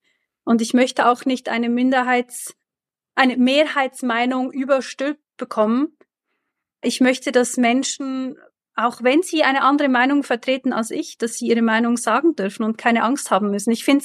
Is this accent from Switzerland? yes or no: yes; Switzerland; Ich bin aus der Schweiz, ich bin ein bisschen weniger in der deutschen Politik beheimatet